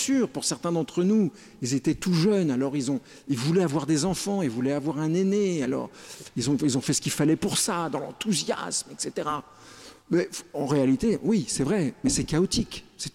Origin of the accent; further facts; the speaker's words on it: France; Ce grand chêne immense, chez nous en France, sa vie peut durer 100 ans, 200 ans.